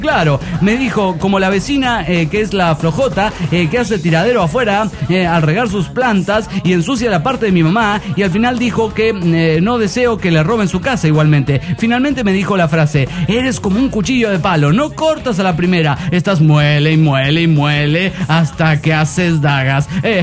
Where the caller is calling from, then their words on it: Guadalajara, Jalisco, Mexico; Hola, ¿cómo están, amigos? Soy yo … de Guadalajara, Jalisco.